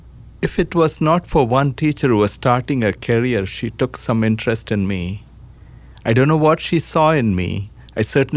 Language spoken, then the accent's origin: English; South India, India; And I come from South India. My father served in the Indian Air Force, so I'm son of an Air Force brat, right?